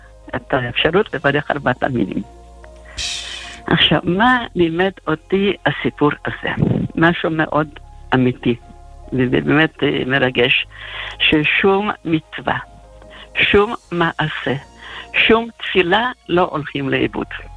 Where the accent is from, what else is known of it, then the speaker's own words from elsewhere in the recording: Ukraine; now in Israel; אני גדלתי בברית המועצות, היום זה אוקראינה, פעם זה הונגריה. נולדתי להורים ניצולי שואה, בת יחידה.